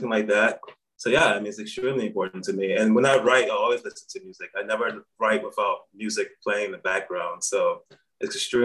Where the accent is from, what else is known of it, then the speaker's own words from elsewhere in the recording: New Orleans, Louisiana, United States; I grew up in New Orleans, which is the kind of jazz capital of the world.